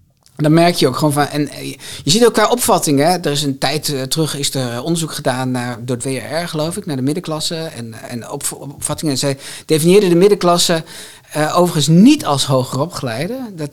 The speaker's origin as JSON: {"language": "Dutch", "region": "Groningen", "country": "Netherlands", "tie": "born or raised there", "said": "toen ik in Groningen opgroeide als zoon van een lerares in het mbo..."}